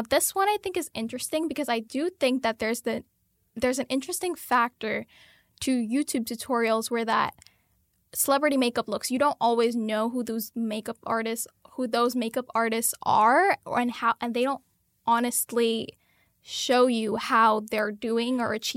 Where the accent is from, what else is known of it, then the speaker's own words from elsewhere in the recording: Guyana; Yes, I'm West Indian.